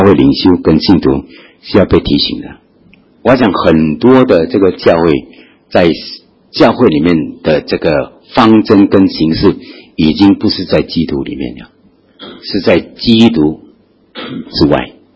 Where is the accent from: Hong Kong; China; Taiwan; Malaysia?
Malaysia; now in Singapore; 但是呢当我从马来西亚过来的这个时候呢